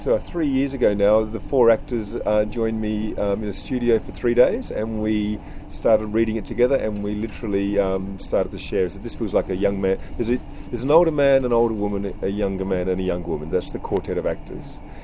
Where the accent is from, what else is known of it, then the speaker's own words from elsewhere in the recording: Adelaide, South Australia, Australia; I'm from Adelaide.